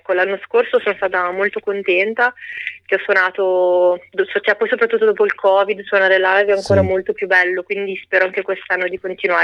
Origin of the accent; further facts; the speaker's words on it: Reggio Emilia, Emilia-Romagna, Italy; io adesso vivo a Reggio Emilia, cioè io sono nata e cresciuta a Reggio Emilia, ma ho origini salentine, mia mamma è salentina.